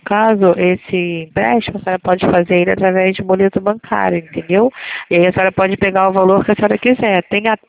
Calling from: Rio de Janeiro, Brazil

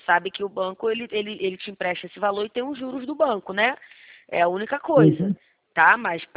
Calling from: Campinas, São Paulo, Brazil; eu falo aqui da região de Campinas, São Paulo.

